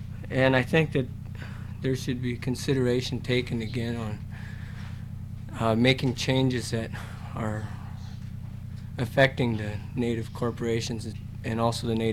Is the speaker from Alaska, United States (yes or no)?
yes; Kinnick, Alaska, United States; I'm from Kinnick, near Anchorage. I'm enrolled in a village corporation and Cook Inlet Regional Corporation.